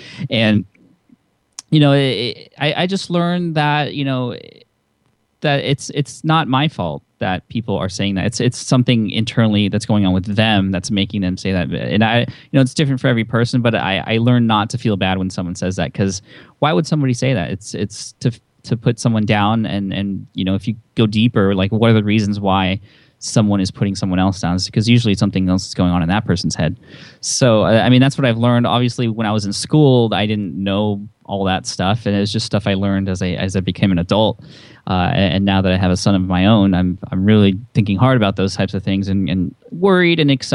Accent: San Diego, California, United States; also born or lived in Connecticut; I was born on the East Coast in Connecticut, actually. A lot of people don't know that. But I came to San Diego when I was about six and was there until I went to college and came back after college.

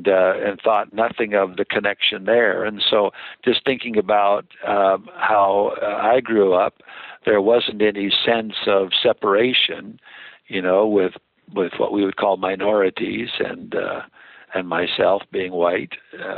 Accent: Pacific Northwest, United States; I grew up in the Northwest. I didn't grow up in the South.

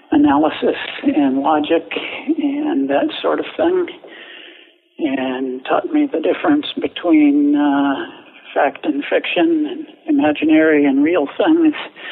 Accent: Ohio, United States; moved away as an adult; also born or lived in West Virginia; I was born in West Virginia, so I'm a genuine hillbilly. But grew up in northern Ohio. Went to engineering school there and left there in the early 80s.

